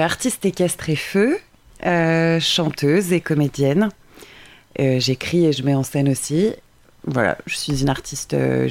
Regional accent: Spain; French is a second language; also born or lived in Switzerland; Alors, je suis espagnole.

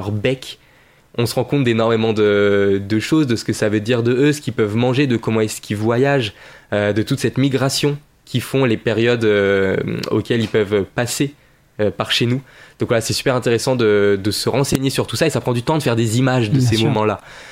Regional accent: La Rochelle, Nouvelle-Aquitaine, France; je suis né à La Rochelle et jusqu'à mes 16 ans à peu près, je prêtais guère attention à ce qui se passait sur l'Estran, sur la côte.

